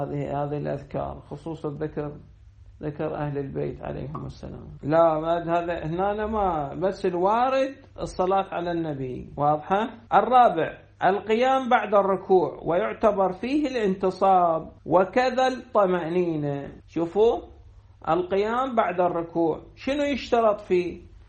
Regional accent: Najaf, Najaf Governorate, Iraq; عندنا بالنجف مركز الأبحاث العقائدي،

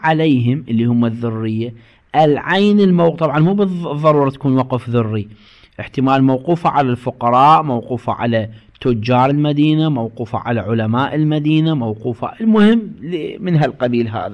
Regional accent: Karbala, Karbala Governorate, Iraq; موجودة عندنا في كربلاء مثل هذه الحالة كثير يعني

